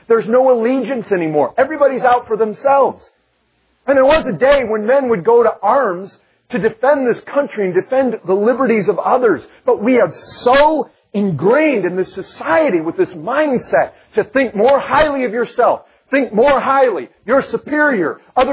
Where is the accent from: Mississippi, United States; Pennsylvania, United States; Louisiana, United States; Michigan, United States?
Michigan, United States; I grew up in Michigan. We had lots of lakes.